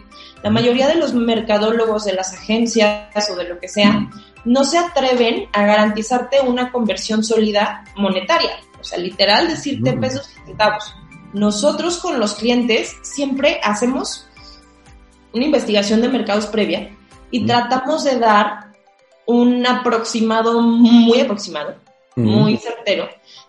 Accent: Guadalajara, Jalisco, Mexico; cuando yo crecí en Guadalajara

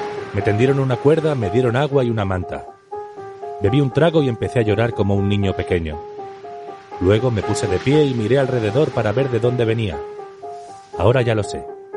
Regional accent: Guinea; born there; Spanish is a second language; Nací en Guinea, pero no en Guinea-Bissau ni en Guinea Ecuatorial. Hay otra Guinea, capital Conakry. Allí me tocó nacer.

